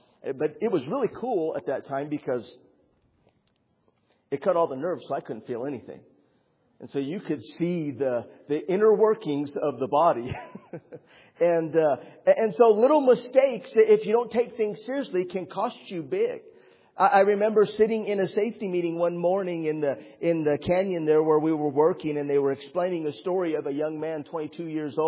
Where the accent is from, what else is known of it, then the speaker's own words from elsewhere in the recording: Estancia, New Mexico, United States; The area, and I grew up in Estancia, New Mexico, is a little bitty rural community and primarily farming.